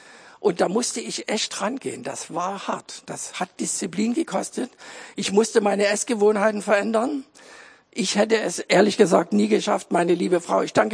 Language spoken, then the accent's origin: German; Saxony, Germany; Ich bin Sachse und das kommt immer mal wieder durch.